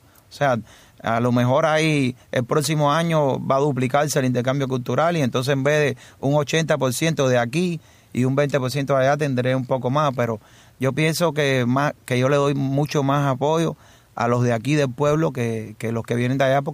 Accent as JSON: {"language": "Spanish", "country": "Cuba", "said": "a mí la política me la metieron en la sangre como muchos cubanos"}